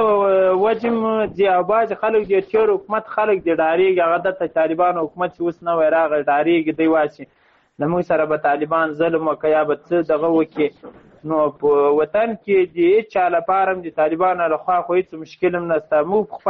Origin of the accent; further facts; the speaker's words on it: Ghazni, Afghanistan; زه د غزنی ولایت یم